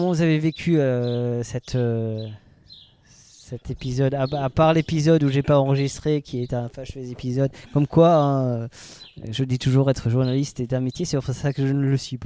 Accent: Grand Est, France; Et il y a une tradition, parce qu'on est alsacien

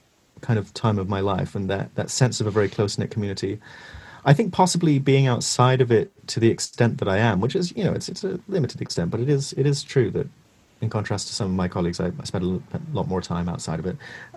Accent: Scotland, United Kingdom; when I was growing up in Scotland, I went to, like, essentially these boarding schools

